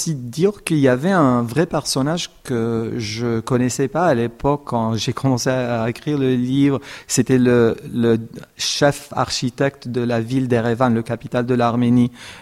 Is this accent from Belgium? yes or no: no; Lebanon; je suis né au Liban. J'ai grandi au Liban dans une famille arménienne.